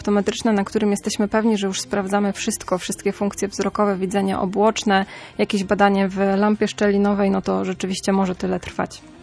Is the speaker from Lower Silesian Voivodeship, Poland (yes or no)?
no; Świnoujście, West Pomeranian Voivodeship, Poland; Znaczy my oboje jesteśmy ze Świnoujścia